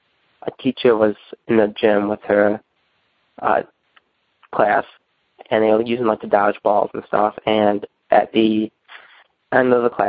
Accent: Minooka, Illinois, United States; I'm from Minooka, Illinois.

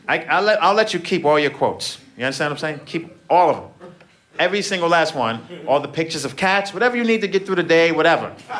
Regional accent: Brooklyn, New York, United States; I'm from Brooklyn. My worst, I'm in jail.

